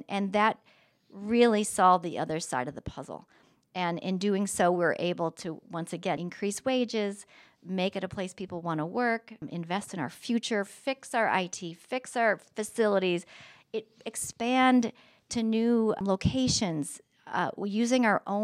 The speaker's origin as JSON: {"language": "English", "town": "Littleton", "region": "Colorado", "country": "United States", "tie": "born or raised there", "said": "I grew up in Littleton, Lakewood, Minnesota, Colorado"}